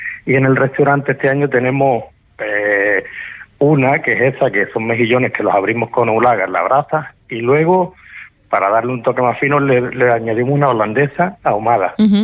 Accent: Cádiz, Andalusia, Spain; now in Morro Jable, Spain; Yo soy de Cádiz, así que tenemos una mezcla de culturas ahí.

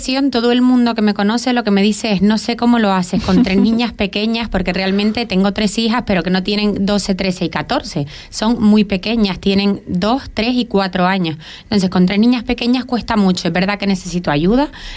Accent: Canary Islands, Spain; yo, como buena canaria, soy morena

